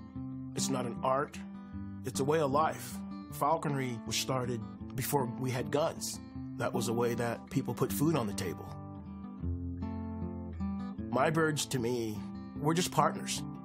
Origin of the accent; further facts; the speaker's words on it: Riverside, California, United States; I grew up in Riverside, California. I had two brothers and three sisters.